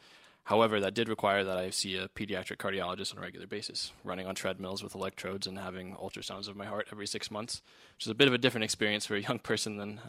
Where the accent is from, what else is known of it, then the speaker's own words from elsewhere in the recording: Orlando, Florida, United States; born there; I was born prematurely in Orlando, Florida, with a congenital heart disease called bicuspid aortic valve.